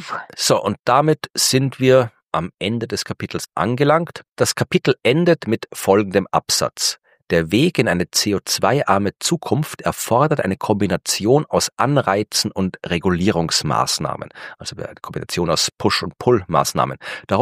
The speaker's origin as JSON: {"language": "German", "country": "Austria", "said": "Ja, das kann ich als Österreicher bestätigen."}